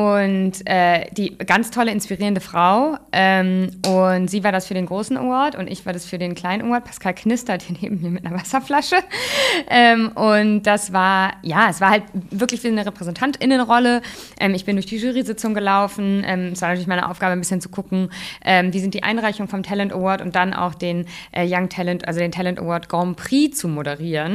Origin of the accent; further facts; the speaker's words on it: Hamburg, Germany; Ich komme ja aus Hamburg, ich bin auf der langen Reihe aufgewachsen.